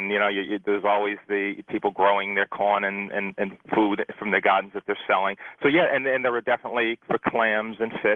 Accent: Boston, Massachusetts, United States; born there; I was born in Boston, actually.

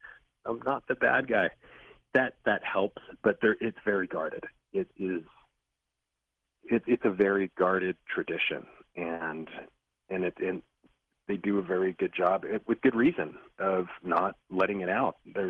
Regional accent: Costa Rica; born there; English is a second language; I was born in Costa Rica, so English is my second language. And when I kind of tell them that, my mom's from Costa Rica

